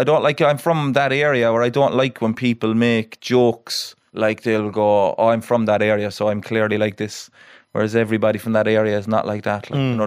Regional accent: Cork, Munster, Ireland; I'm from Cork City, from the north side, Knocknaheeny, which has that kind of reputation that I suppose your areas would have up here, like, you know.

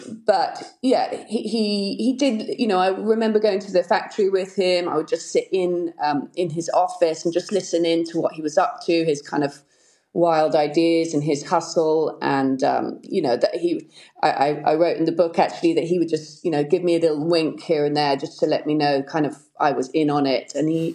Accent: Silverstone, East Midlands, United Kingdom; also born or lived in Ireland; I always remind people we're really gypsies at heart. I was born in Ireland in the old Coombe, I think quickly moved over to the UK, and then, you know, around kind of Silverstone area.

